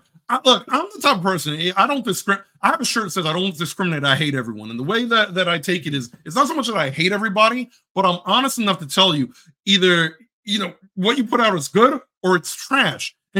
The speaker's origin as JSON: {"language": "English", "town": "Bronx", "region": "New York", "country": "United States", "tie": "born or raised there", "said": "That's where I'm from. That specific part of New York. Really? I'm from the Bronx. I grew up in the Bronx."}